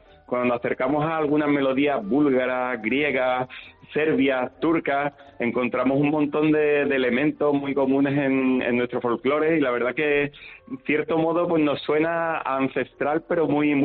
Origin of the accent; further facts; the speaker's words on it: Almargen, Andalusia, Spain; now in Madrid, Spain; yo en mi caso de Almargen, y José María de Antequera, ambos somos malagueños, pero vivimos en Madrid